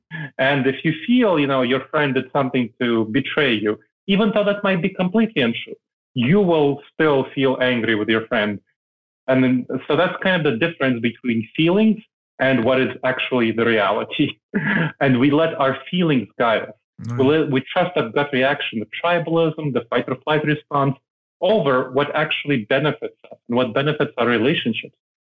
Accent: New York City, New York, United States; English is a second language; And when I came to the United States. I grew up in New York City. So that was a cultural melting pot.

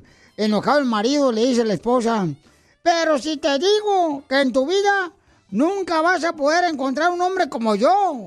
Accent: El Salvador; now in United States; Porque acá venimos de El Salvador, Estados Unidos.

